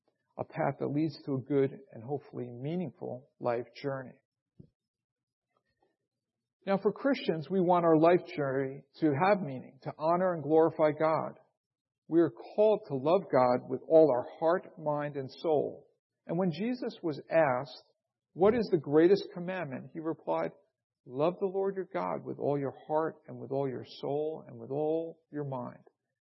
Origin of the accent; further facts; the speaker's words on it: New York, United States; I mentioned I am from New York, and sometimes I speak quickly.